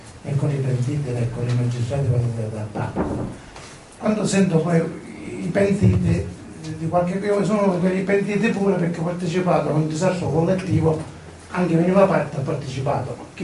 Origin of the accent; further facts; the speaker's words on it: Sicily, Italy; Se vado al mio paese, che è un paese sperduto dalla Sicilia